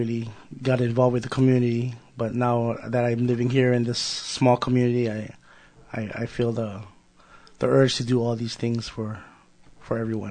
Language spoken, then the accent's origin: English; Hawaii, United States; now in Kodiak, United States; I was originally from Hawaii, but I moved here in 2001, worked in the canneries, and started my business here with Island Style Entertainment.